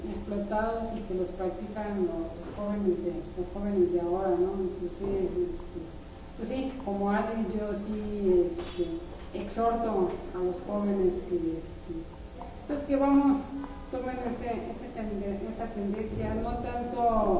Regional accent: Mexico; tenemos como mexicanos algunos valores que salen naturales, que son natos

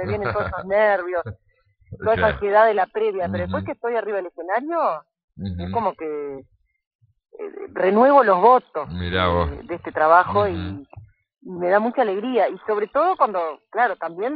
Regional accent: Paysandú, Uruguay; yo soy de Paysandú, ahí enfrente, ustedes tienen a Salto enfrente, pero yo soy un poquito más...

